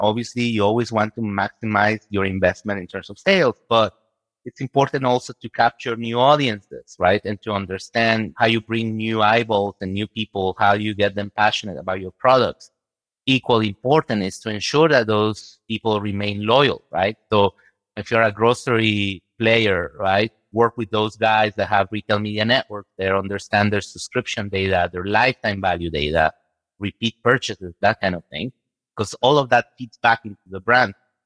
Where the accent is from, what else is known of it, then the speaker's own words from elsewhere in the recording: Guatemala; now in United States; Yeah, so I'm originally from Guatemala in Central America. And when I moved to the US